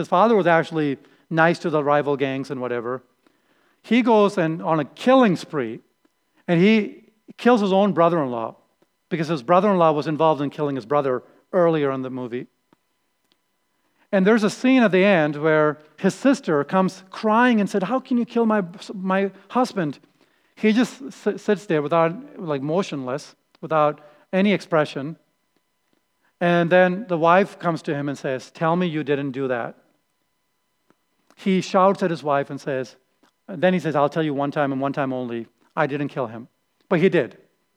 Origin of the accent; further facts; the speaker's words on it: India; you know, as Indian people, we always put labels to people, okay?